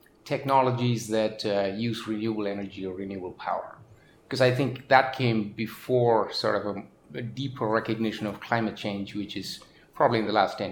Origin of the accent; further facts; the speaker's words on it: India; I grew up in India, I was doing my undergraduate there